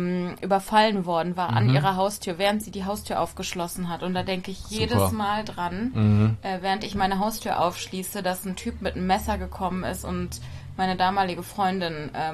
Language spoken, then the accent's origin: German; Bonn, North Rhine-Westphalia, Germany; now in Mülheim, Germany; ich komme nämlich aus Bonn, Leute, aber seit mittlerweile... Seit mittlerweile 3 Jahren, glaube ich, wohne ich in Mülheim.